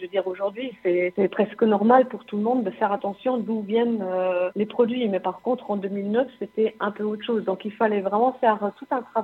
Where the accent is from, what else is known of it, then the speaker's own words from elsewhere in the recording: Luxembourg; je pense qu'en tant que bon luxembourgeois, j'ai toujours aimé manger.